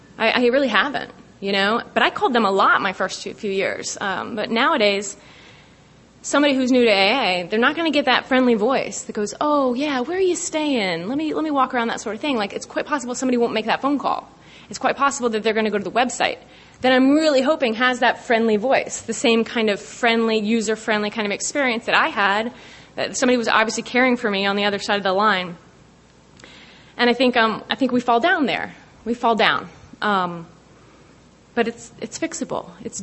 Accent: Durham, North Carolina, United States; Hey, y'all. … I'm an alcoholic. I am from Durham, North Carolina.

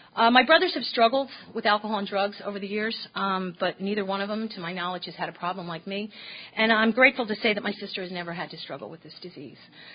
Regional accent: New Jersey, United States; I'm 45 years old. I'm originally from New Jersey. I come from an Irish Catholic family

